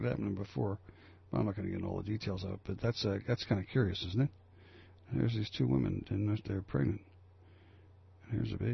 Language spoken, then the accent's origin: English; United States; I'm an American, too. I'm including myself. We Americans like to shop, and we like immediate gratification.